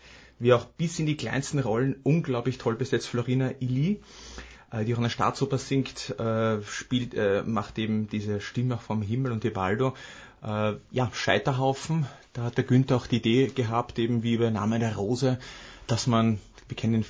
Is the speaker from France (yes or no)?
no; Lower Austria, Austria; ich komme aus Niederösterreich